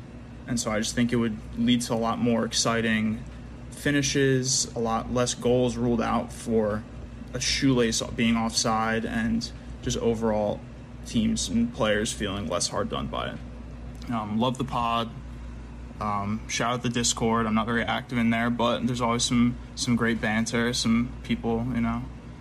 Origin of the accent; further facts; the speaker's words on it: New York, United States; from New York in the USA. I'm a City fan.